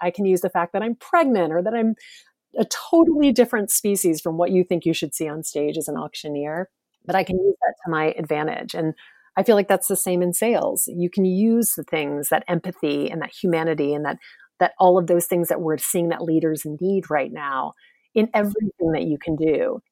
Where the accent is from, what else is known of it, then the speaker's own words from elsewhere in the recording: the South, United States; I grew up in the South. My mother is British.